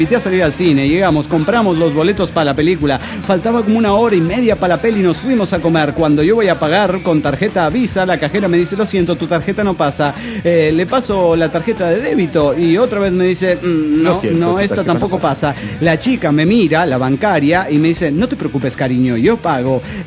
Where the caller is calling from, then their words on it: León, Guanajuato, Mexico; de León, Guanajuato.